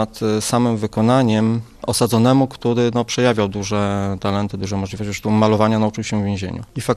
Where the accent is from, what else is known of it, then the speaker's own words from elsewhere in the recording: Lublin Voivodeship, Poland; now in Suwałki, Poland; Ja nie pochodzę z Suwałk, jestem z Lubelszczyzny, mieszkam tutaj 10 lat